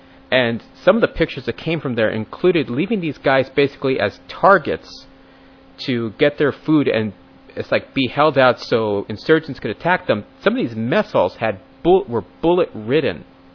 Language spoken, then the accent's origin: English; United States; As an American, I am disgusted by what has occurred.